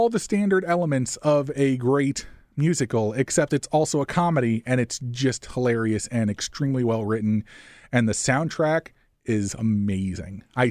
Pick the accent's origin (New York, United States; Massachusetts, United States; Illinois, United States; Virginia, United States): Illinois, United States; you're from Illinois, I'm from Illinois. It's like, it just comes up in conversation sometimes.